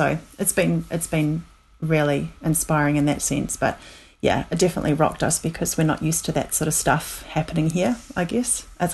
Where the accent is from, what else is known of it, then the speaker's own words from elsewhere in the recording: Christchurch, Canterbury, New Zealand; Christchurch is my hometown where I'm from, and it's about 4 hours drive north of where I live right now.